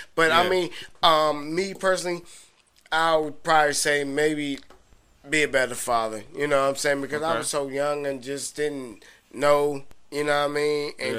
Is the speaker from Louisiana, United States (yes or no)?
no; Las Vegas, Nevada, United States; born there; I was born in Vegas.